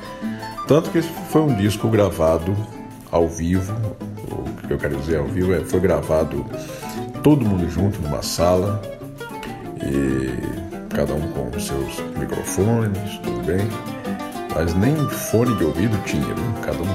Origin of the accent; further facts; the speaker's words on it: São Paulo, Brazil; also born or lived in Paraíba; Meu pai é paraibano, minha mãe baiana e eu nasci em São Paulo. Nasci e me criei em São Paulo. Morei na Paraíba por um ano, ainda na pré-adolescência, mas eu vivi a vida inteira em São Paulo.